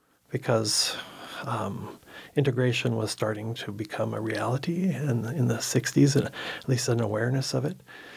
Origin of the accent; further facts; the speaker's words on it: Kobe, Hyogo, Japan; moved away as an adult; also born or lived in Tokyo / Hamamatsu; now in United States; I was born in Tokyo. I lived in Hamamatsu till I was 7, and from then until I came to America at 18, I was living in Kobe.